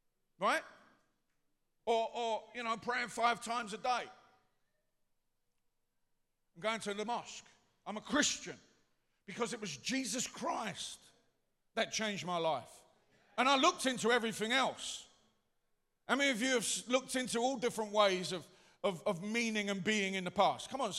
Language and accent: English; England, United Kingdom; you're an English person, I'm an English person, or British, or UK, you know, whatever technicality you want to use, right? I have a UK passport, a British passport.